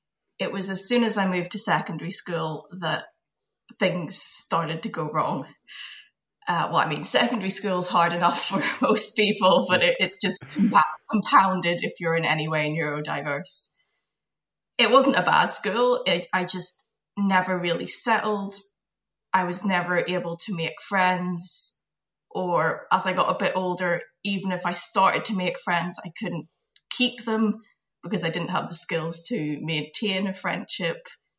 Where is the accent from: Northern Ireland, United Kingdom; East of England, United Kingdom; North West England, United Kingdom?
Northern Ireland, United Kingdom; Belfast; I'm born and raised in Belfast.